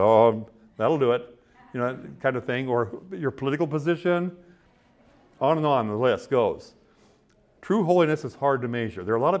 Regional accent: Midwest, United States; I grew up in the Midwest where material things were not a lot of what we had.

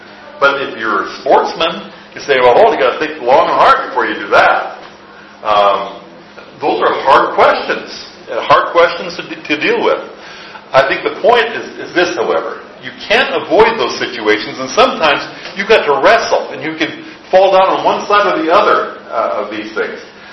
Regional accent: South Dakota, United States; I grew up in South Dakota. We hunt.

